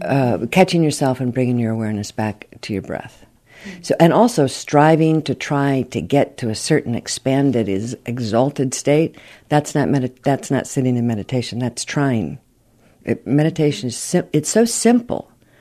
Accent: Brighton, Michigan, United States; moved away as an adult; also born or lived in New Jersey; Well, I was born and raised in Brighton, Michigan, and went to Michigan State, and then left for about 40 years

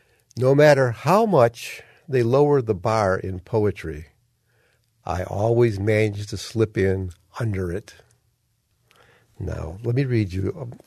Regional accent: Detroit, Michigan, United States; now in Ann Arbor, United States; And you got it. I'm from Detroit. What of it? Yeah, that's the answer. However, I must admit, I've been in Ann Arbor for 26 years now

